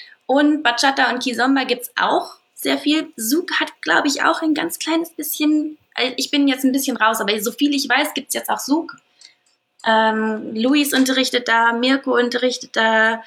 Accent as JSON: {"language": "German", "town": "Aachen", "region": "North Rhine-Westphalia", "country": "Germany", "tie": "born or raised there", "also_born_or_lived": "Münster", "said": "Münster ist eine wunderschöne Stadt. Da habe ich gewohnt, bis ich 5 war. Dann sind ich und meine Mutter rüber nach Aachen. Ich bin hier zur Schule gegangen, hier aufgewachsen."}